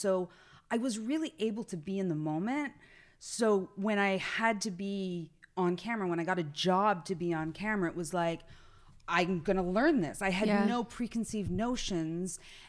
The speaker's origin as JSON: {"language": "English", "town": "Brantford", "region": "Ontario", "country": "Canada", "tie": "born or raised there", "said": "I mean, I'm a kid from Brantford, Ontario."}